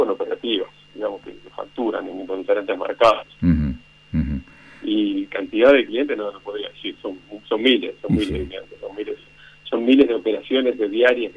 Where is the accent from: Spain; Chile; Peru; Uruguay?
Uruguay; salvo si la miramos con el crisol de que somos uruguayos